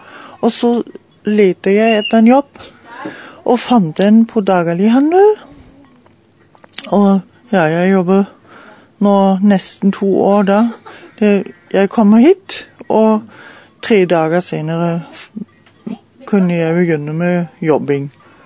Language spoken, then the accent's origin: Norwegian; Germany; Norwegian is a second language; now in Norway; Jeg kommer egentlig fra Tyskland. Og jeg flyttet hit til Norge ja, nesten 2 år siden for å få en bedre liv.